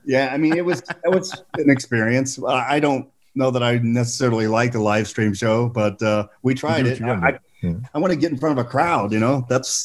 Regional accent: Rockport, Indiana, United States; It was right outside my hometown. Yeah. In Rockport, Indiana.

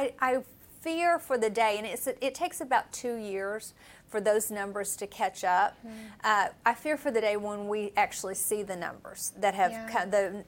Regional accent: Appalachia, United States; And so, and by the way, I grew up in Appalachia. And so it wasn't odd to have firearms.

